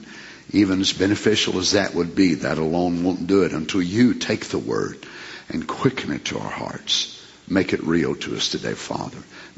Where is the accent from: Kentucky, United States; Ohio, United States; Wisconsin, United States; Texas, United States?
Kentucky, United States; I'm from Kentucky.